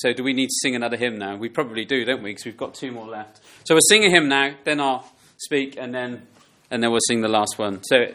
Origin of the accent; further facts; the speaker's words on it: United Kingdom; And whilst we're British and we bring that culture with us